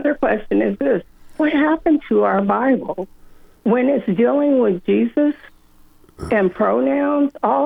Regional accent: San Diego, California, United States; Well, I'm from San Diego, California

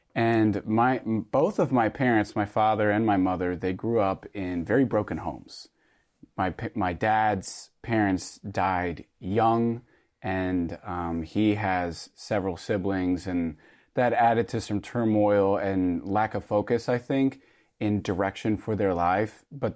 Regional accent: Havertown, Pennsylvania, United States; born or raised there; also born or lived in Stuttgart, Germany

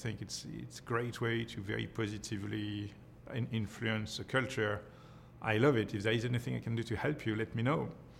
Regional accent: France; English is a second language; As a kid, growing up in France in a Catholic family

